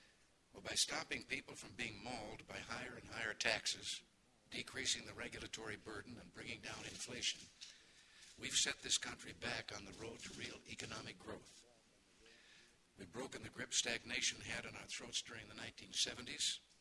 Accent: California, United States; I think being a Californian, even though some people may doubt this, I've always appreciated our country's rich Hispanic tradition.

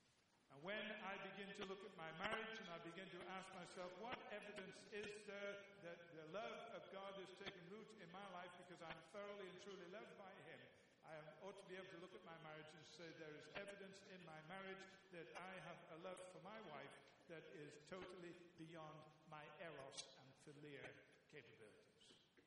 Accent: United Kingdom; I'm British. But then, because I was a Brit living in Britain

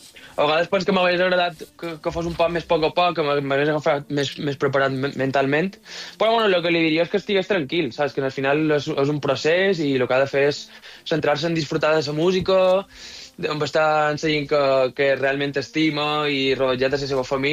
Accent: Balearic Islands, Spain; tinc que veure en la meva illa a Mallorca i poder estar, pues, amb la meva família a casa

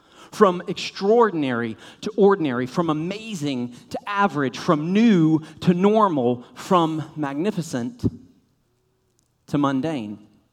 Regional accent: Blue Ridge Mountains, United States; now in Katy, United States; I grew up and have lived most of my life in the mountains. I grew up in the Blue Ridge Mountains, did my undergraduate in the Smoky Mountains, worked a couple summers in the Ozark Mountains, lived for the last 15 years at the base of Lavender Mountain, and did my doctoral work in the Rocky Mountains

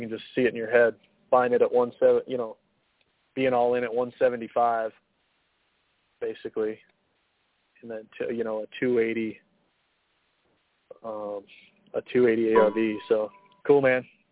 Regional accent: Midwest, United States; I'm from the Midwest. We used to go there when I was a kid.

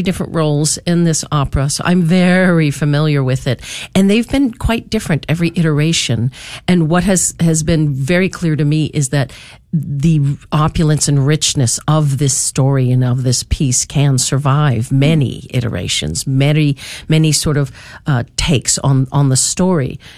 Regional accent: New Hampshire, United States; I'm a kid from New Hampshire, blue collar upbringing, had no idea what opera was.

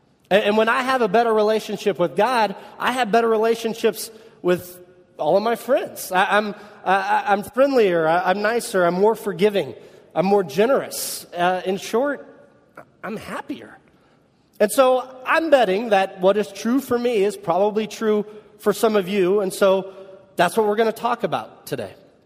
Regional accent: Kokomo, Indiana, United States; if you visit my hometown of Kokomo, Indiana

